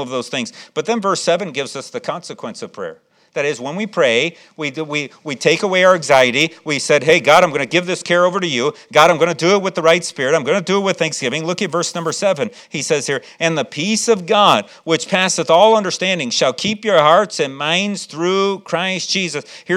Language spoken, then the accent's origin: English; Chicago, Illinois, United States; I was serving as the assistant pastor in the church I grew up in Chicago.